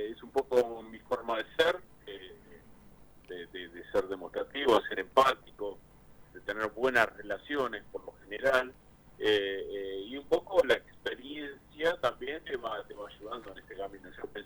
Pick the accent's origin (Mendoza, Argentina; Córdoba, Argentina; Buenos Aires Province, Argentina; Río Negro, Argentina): Buenos Aires Province, Argentina; Punta Alta; born there; now in La Plata, Argentina; nací en Punta Alta, viví muchos años en Buenos Aires y en La Plata desde el 98, pero la realidad es que me considero platense más porque desde el día que llegué me enamoré de la ciudad, me casé acá, tuve mis hijos acá